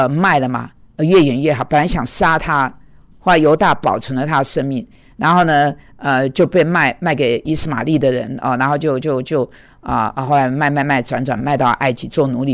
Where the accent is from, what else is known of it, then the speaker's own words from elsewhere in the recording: Kaohsiung, Taiwan; 因为我是高雄人啊、